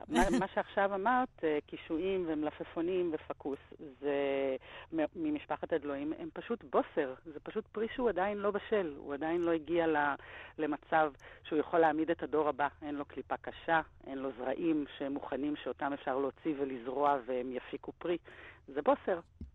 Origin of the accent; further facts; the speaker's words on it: Jerusalem, Jerusalem District, Israel; אני ירושלמית במקור, גדלתי בירושלים